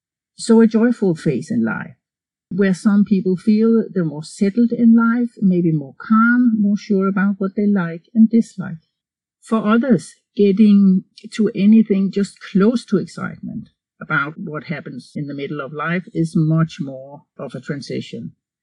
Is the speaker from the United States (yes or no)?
no; Denmark; first language Danish; English is a second language; In German, the word used is Wechseljahre, and in Danish, my mother tongue, my native tongue, which I'm sure you can hear, the word for menopause is Overgangsalder.